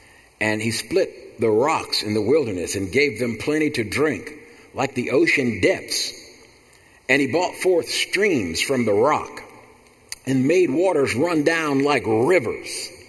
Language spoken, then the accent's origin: English; New Jersey, United States; I grew up in a different era. Where I grew up in Jersey, nobody had a car.